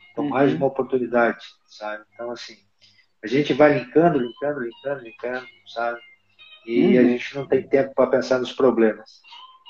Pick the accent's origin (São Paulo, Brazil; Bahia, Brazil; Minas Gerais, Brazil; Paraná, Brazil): Paraná, Brazil; Curitiba; accent: southern; Vixe, Maria, deve ser meu sotaque do sul, né? Deve ser meu sotaque, né? A primeira coisa que eu pensei, não, eu sou de Curitiba e tal, tal.